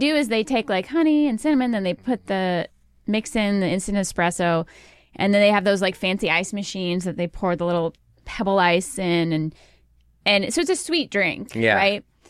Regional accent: Seattle, Washington, United States; We're just coffee snobs. We grew up in Seattle.

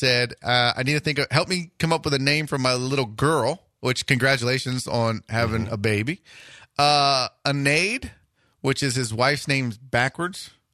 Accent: Texas, United States; I'm Texan, so I pronounce everything wrong.

